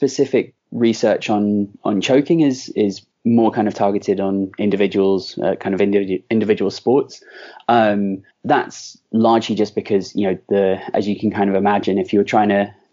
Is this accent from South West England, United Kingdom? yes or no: no; London, United Kingdom; My dad was actually was from Plymouth, so he was an Argyle fan. But I was raised in London